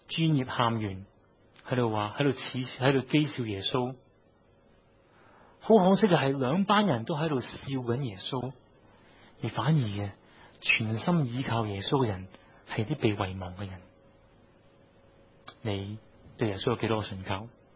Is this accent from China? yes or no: no; San Francisco, California, United States; 但係調翻轉，我係三藩市嚟嘅